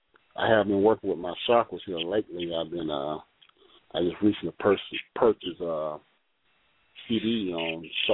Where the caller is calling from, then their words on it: Tuscaloosa, Alabama, United States; I'm calling from Tuscaloosa, Alabama.